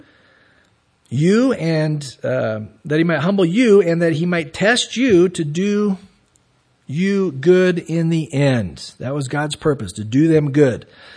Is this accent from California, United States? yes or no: yes; San Diego, California, United States; I saw that, you know, a few times over the years growing up in San Diego, go out surfing, you'd see that sign.